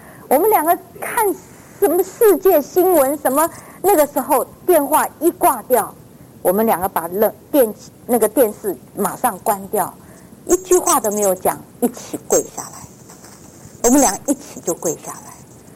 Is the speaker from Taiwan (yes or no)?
yes; Taiwan; now in United States; 我说像我们在台湾女孩子都拿过枪了